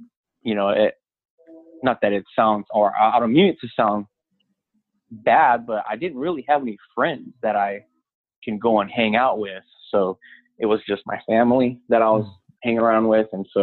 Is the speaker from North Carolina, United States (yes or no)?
yes; North Carolina, United States; So if anybody was to say, hey, where did you grow up? I would answer, North Carolina.